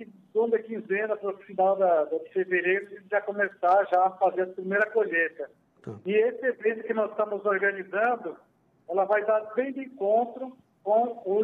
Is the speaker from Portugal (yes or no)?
no; Brazil; nós, povos indígenas, fazemos parte da sociedade brasileira. Somos brasileiros natos.